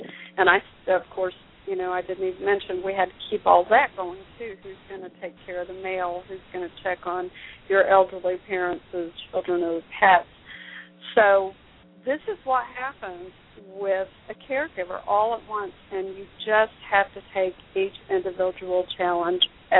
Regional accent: North Carolina, United States; there are two major facilities in my hometown in North Carolina, too.

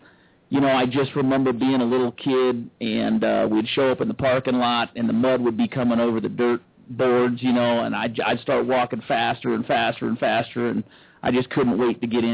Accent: California, United States; you know, I came out here from California, and I couldn't believe that this was the first half-mile dirt racetrack I had seen. I'd been running modifieds out in California since 1990.

